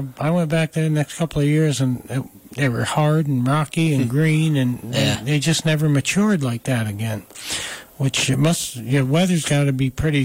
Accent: New York, United States; I introduced myself … I'm from New York State.

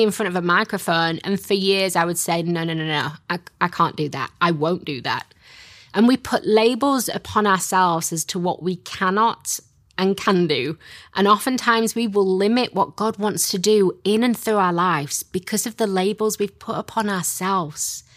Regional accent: Yorkshire and the Humber, United Kingdom; accent: Yorkshire; If I was meant to be a speaker, I would not have been born in Yorkshire, where my accent is really strong.

